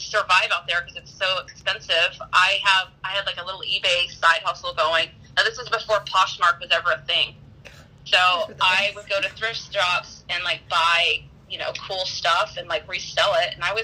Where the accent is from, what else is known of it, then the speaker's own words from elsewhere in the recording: Daytona Beach, Florida, United States; also born or lived in Wisconsin / California; I, like I said, I grew up in Daytona Beach. I went to college. I mean, I've kind of been all over the place. Went to college in Wisconsin.